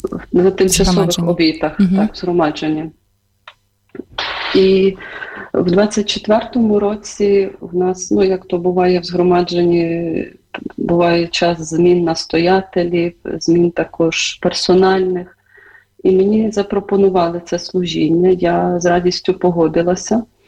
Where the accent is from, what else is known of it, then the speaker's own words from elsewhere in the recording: Zhytomyr, Zhytomyr Oblast, Ukraine; Ну, я народилася в Житомирі і виросла.